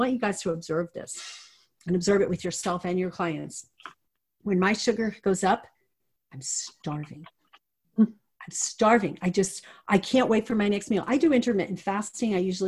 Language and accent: English; New York, United States; I'm Italian. I'm from New York, and I am the oldest of 9 children.